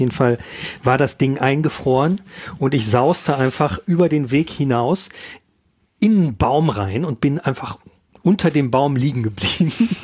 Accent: North Rhine-Westphalia, Germany; ich komme aus dem Ruhrgebiet ursprünglich.

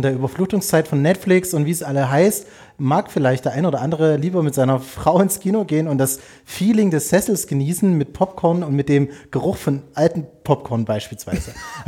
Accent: Saxony, Germany; ich war Stadtrat bei mir im Erzgebirge in meiner Heimatstadt

